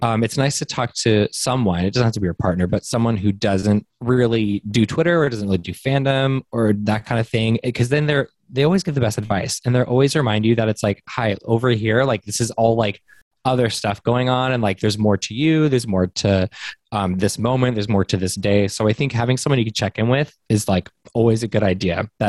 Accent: San Diego, California, United States; And I'm from San Diego, so I don't do that. I don't do tornadoes.

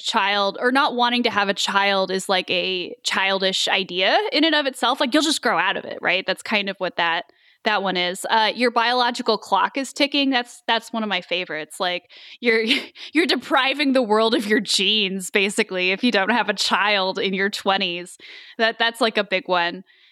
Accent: Kansas, United States; also born or lived in Georgia; Well, I was born in Georgia, but my father is military, so we moved around a lot when I was a kid. But I spent most of my growing up years in Kansas.

